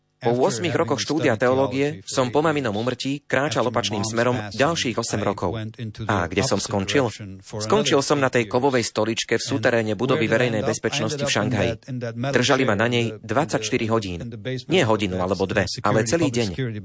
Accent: Cluj-Napoca, Cluj County, Romania; Pochádzam z Rumunska. Študoval som teológiu v rodnom Kluži a potom v New Yorku v USA.

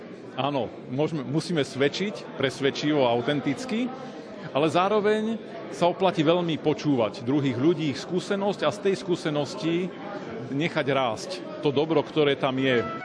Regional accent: Košice, Košice Region, Slovakia; Pochádzam z Košic.

